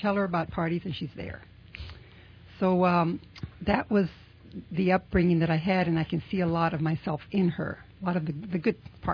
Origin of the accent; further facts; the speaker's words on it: Texas, United States; We grew up in South Texas. My mother was half Mexican and half English and Scottish.